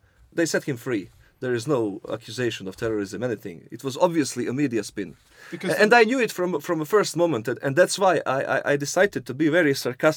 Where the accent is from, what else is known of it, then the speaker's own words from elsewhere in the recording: Bosnia & Herzegovina; English is a second language; moved away; especially in Bosnia, where I was raised and was forced to leave Bosnia because of Serbian aggression on my country.